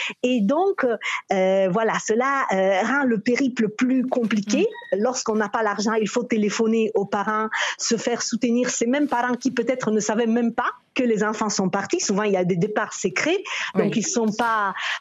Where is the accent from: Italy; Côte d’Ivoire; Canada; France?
Italy; French is a second language; Moi, je suis italienne.